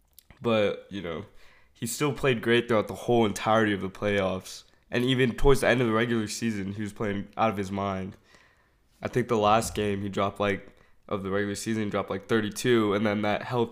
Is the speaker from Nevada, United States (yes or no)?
yes; Las Vegas, Nevada, United States; also born or lived in San Francisco Bay Area; Personally, I was born out there in the Bay. You know, that's why I'm a fan. Moved out here when I was like about two. We're in Las Vegas.